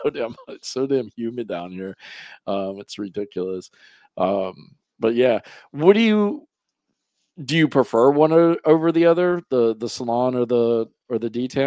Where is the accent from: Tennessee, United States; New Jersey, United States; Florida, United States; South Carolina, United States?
Florida, United States; I say that cause I'm from Florida where everything's flat.